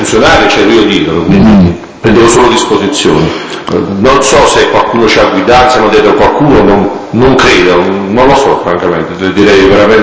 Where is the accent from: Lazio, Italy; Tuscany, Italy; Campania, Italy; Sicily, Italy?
Campania, Italy; Naples; born there; sono nato a Napoli 16/11/1955